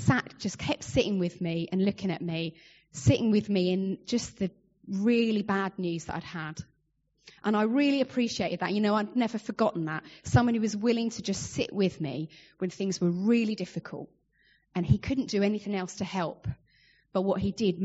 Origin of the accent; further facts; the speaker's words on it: United Kingdom; Why am I giving you tea bags? Because we're British.